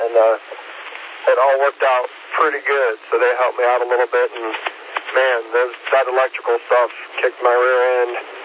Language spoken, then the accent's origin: English; Williamston, South Carolina, United States; And I'm from Williamston down here in South Carolina.